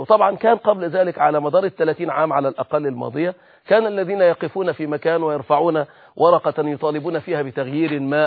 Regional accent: Egypt; وأنا لا أكتمكم أني أشعر كمصري مسلم مصري في هذه البلاد أستشعر أيضا خطرا

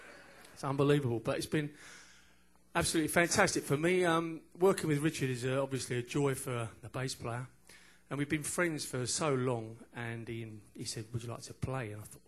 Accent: England, United Kingdom; The police obviously don't realise we're English.

